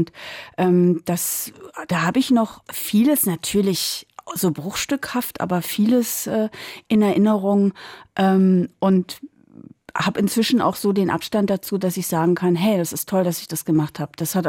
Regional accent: Berlin, Germany; Ich bin eine Berlinerin.

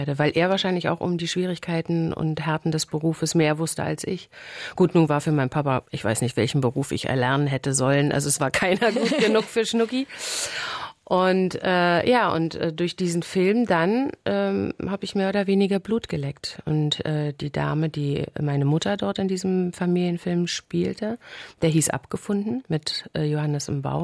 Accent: Potsdam, Brandenburg, Germany; also born or lived in Leipzig; Also ich bin in Leipzig geboren, bin dann, als ich 5 Jahre alt war, nach Potsdam. Bin dort auch eingeschult worden und so. Und ich bin als Einzelkind groß geworden.

